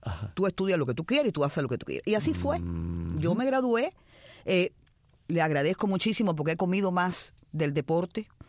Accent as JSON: {"language": "Spanish", "country": "Cuba", "also_born_or_lived": "Venezuela", "moved": "yes", "said": "El karate lo hice en Venezuela, porque ajá, yo salí de Cuba para Venezuela."}